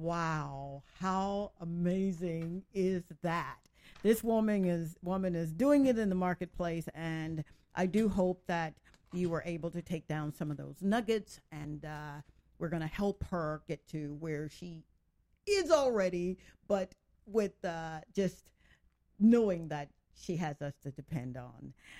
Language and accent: English; Mississippi, United States; Oh, come on, so, I'm from Mississippi.